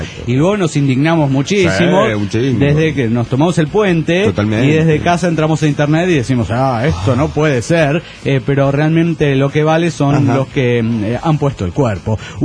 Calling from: Zacatecas, Mexico; de Zacatecas, México.

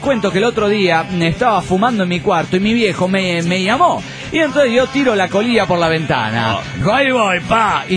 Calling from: Santa Rosa, La Pampa, Argentina; de Santa Rosa, La Pampa, Argentina, América del Sur, Latinoamérica, América, Planeta Tierra.

